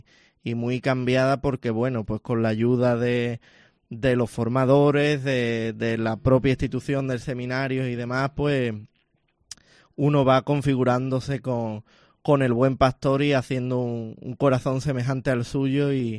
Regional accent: Isla Cristina, Andalusia, Spain; yo que soy de la costa, soy de Isla Cristina, es una zona que conozco

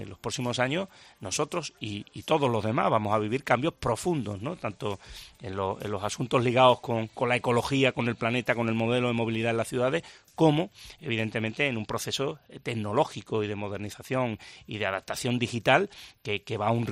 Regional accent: Seville, Andalusia, Spain; soy un sevillano más que tiene esta alta responsabilidad de ser alcalde de Sevilla

